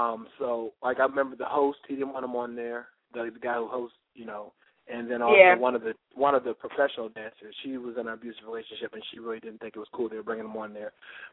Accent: Richmond, Virginia, United States; You know, I'm from Richmond.

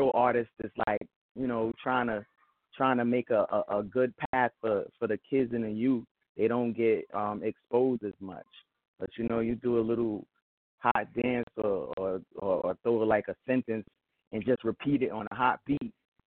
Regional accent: Brooklyn, New York, United States; I'm from East New York, Brooklyn. And I've been writing since I was 10. And I'm going to be 40 next year.

